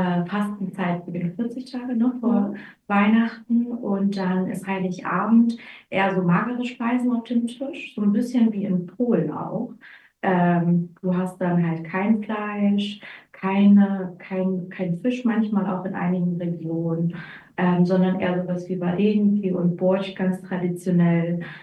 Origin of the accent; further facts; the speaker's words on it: Ukraine; Wir haben bei uns in der Ukraine noch, also ganz verbreitet in vielen Teilen der Ukraine, Kuta.